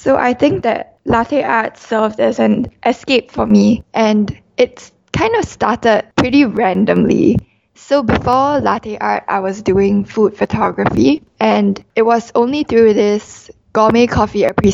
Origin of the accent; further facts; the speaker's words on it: Singapore; I'm from Singapore